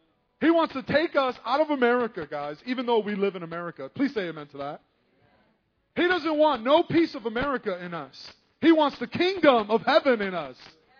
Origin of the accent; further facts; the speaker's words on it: United States; I'm an American, so I can say this.